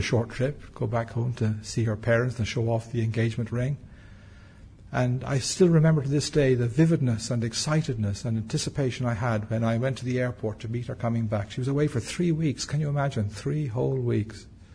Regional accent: Ireland; You know, I have on my passport that I'm Irish.

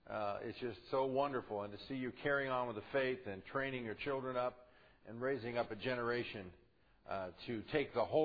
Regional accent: California, United States; born there; although I'm a Californian by birth, did choose to come and live in Oregon for 3 years. Would have stayed had I not had family responsibilities and needed to go back to Southern California.

